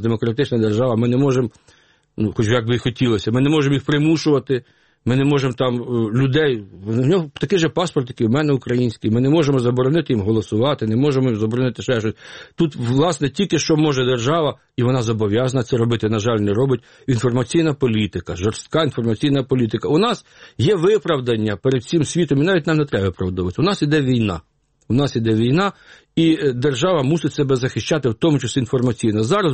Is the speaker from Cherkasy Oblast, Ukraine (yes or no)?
yes; Uman, Cherkasy Oblast, Ukraine; Я впевнений, що, наприклад, в мою рідну Умань він не поїде